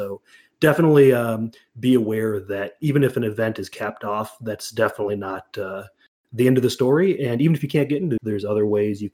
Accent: Massachusetts, United States; As someone from the greater Boston area

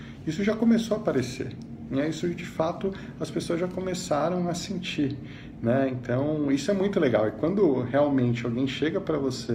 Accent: São Paulo, Brazil; born there; now in Joinville, Brazil; tenho 35 anos, nasci e trabalho em São Paulo, mas eu moro em Joinville, Santa Catarina.

